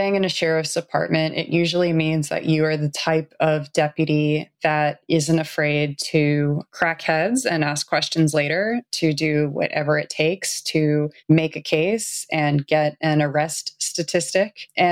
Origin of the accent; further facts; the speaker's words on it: Los Angeles, California, United States; I grew up in the Los Angeles area, and growing up, I mean, it was just something that people knew about in certain areas.